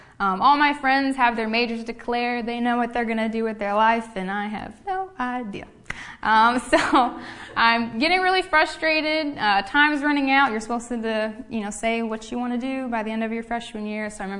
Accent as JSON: {"language": "English", "town": "Washington", "region": "Pennsylvania", "country": "United States", "tie": "born or raised there", "said": "I grew up in Washington, Pennsylvania, so just down the way about an hour. I grew up in a CMA church like this one, Washington Christian Missionary Alliance."}